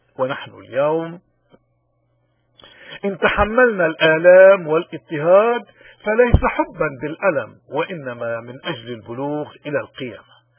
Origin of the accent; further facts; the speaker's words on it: Lebanon; وما بنقدر إلا نكون كلبنانيين مؤمنين